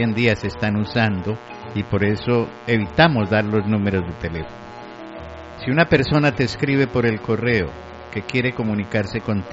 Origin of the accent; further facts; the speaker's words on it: Colombia; born there; como quizá en la época en que nacimos en Colombia